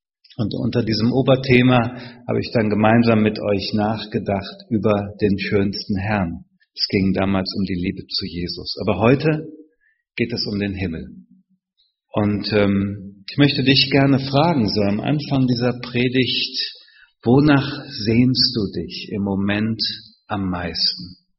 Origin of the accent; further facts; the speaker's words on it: Rhineland-Palatinate, Germany; Ah, ich komme aus dem Westerwald, da war das ganz toll mit der Sonne.